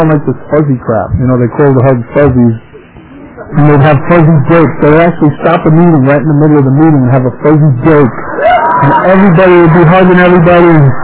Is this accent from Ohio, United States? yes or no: no; Bronx, New York, United States; When I was growing up in the Bronx, my goal in life was not to become a nerd.